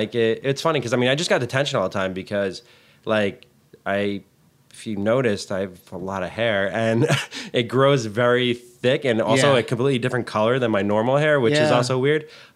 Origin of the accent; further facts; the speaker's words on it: Westwood, New Jersey, United States; Grew up in Westwood, New Jersey.